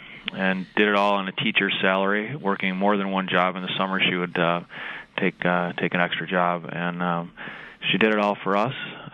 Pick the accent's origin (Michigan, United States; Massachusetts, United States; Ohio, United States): Michigan, United States; Grand Rapids; moved away as an adult; Well, I grew up in Grand Rapids, but at the age of 20, I dropped out of Michigan State